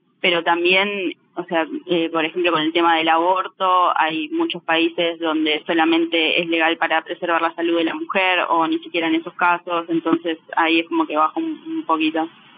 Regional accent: Argentina; nosotras, bueno, como argentinas y pendientes de la situación

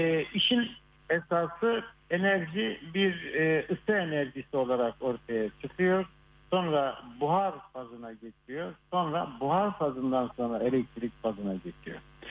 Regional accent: Malatya, Turkey; born there; Malatya doğumluyum.

